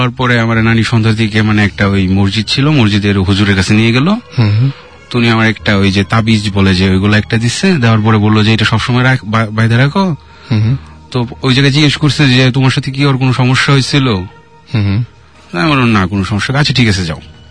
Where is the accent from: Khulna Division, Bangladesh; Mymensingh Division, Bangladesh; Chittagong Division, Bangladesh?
Mymensingh Division, Bangladesh; Mymensingh; also born or lived in Tangail; আমার বাড়ি ময়মনসিং হওয়ার পরে আমি টাঙ্গাইল থাকতাম